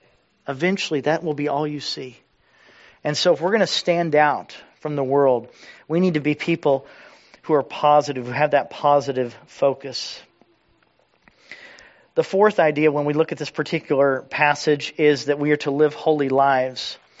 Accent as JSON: {"language": "English", "region": "the South", "country": "United States", "tie": "born or raised there", "said": "So I grew up in the Bible Belt"}